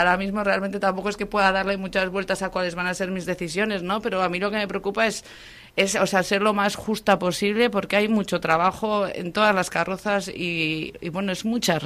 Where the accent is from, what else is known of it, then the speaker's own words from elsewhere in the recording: Laredo, Cantabria, Spain; yo soy de Laredo